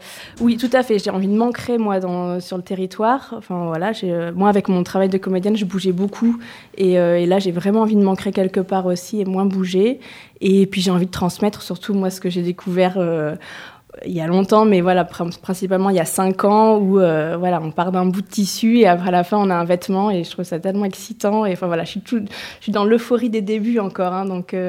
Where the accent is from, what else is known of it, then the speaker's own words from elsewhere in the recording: Auvergne-Rhône-Alpes, France; moved away; Moi, j'ai grandi en Auvergne, donc la campagne, je connais et ça me manquait quand même beaucoup.